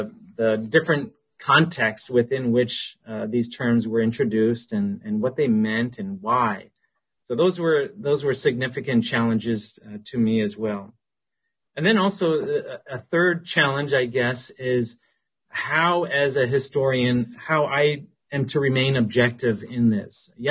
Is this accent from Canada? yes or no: yes; Ontario, Canada; So as I said, I grew up in Canada, Ontario.